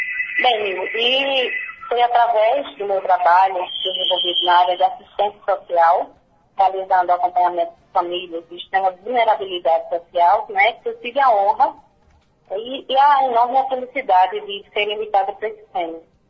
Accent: Pernambuco, Brazil; born or raised there; also born or lived in Tabira / Carnaíba

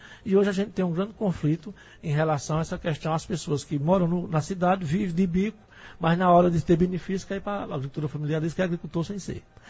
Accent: Monte Alegre, Brazil; lá no Monte Alegre, onde eu nasci e me criei lá

